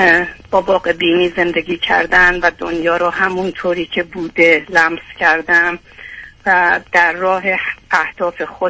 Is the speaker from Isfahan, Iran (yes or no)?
no; Tehran Province, Iran; born there; من 55 سال پیش در یک شهرک کوچیک نزدیک تهران در منزل به دنیا اومدم و بچه نورستم بودم.